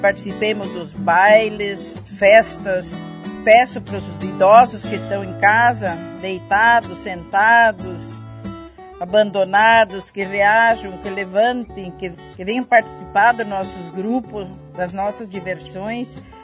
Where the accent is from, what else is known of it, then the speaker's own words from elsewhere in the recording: Humaitá, Brazil; nascida e criada em Humaitá, estou com 66 anos.